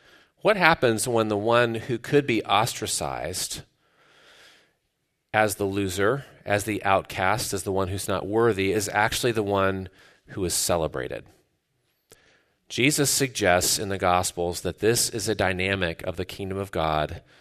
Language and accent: English; Cleveland, Ohio, United States; from a town with a lot of devastating, nail-biting sports moments that resulted in agonizing losses. I'm from Cleveland.